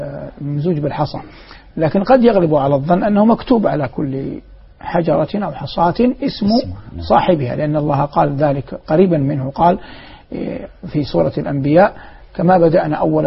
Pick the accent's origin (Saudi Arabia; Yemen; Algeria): Saudi Arabia; now in Doha, Qatar; لبلدي الأم ووطني الغالي المملكة العربية السعودية